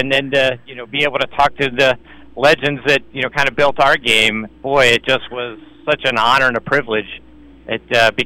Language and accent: English; Pittsburgh, Pennsylvania, United States; I'm from Pittsburgh, and I got an opportunity to talk to so many of the legends that I grew up watching.